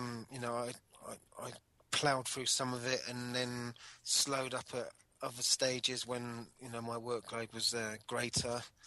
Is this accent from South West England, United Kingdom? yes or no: yes; Poole, South West England, United Kingdom; I come from Poole, Dorset, and I'm on the Train for Trade Skills Plumbing Course Level 2.